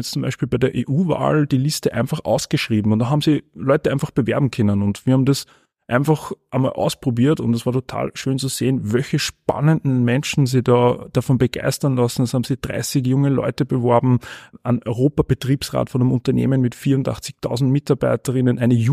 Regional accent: Tragwein, Upper Austria, Austria; Ich komme ja aus dem Müllviertel, aus Tragwein

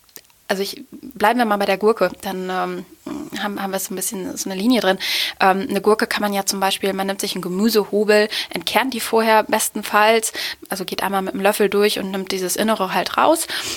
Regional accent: Osnabrück, Lower Saxony, Germany; aus meiner Heimatstadt Osnabrück

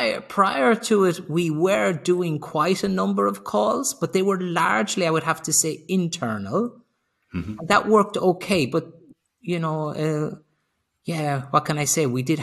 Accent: Ireland; moved away as an adult; also born or lived in Sweden / Slovenia / Spain; now in Germany; And I'm originally Irish, but I've lived outside of Ireland for 30 years, and I've lived in a number of countries, worked in a number of organizations, lived in Sweden, Slovenia, Spain, and now I'm living here in Germany.

